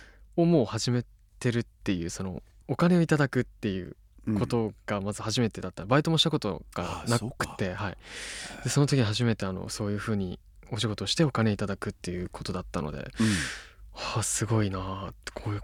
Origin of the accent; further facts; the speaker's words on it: Fukui, Japan; 僕福井県出身なんですけど